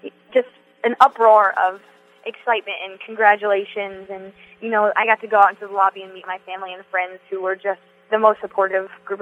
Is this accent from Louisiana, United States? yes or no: no; Clinton, Iowa, United States; I came into Miss Iowa this year representing Clinton, my hometown, and that just struck something in my heart.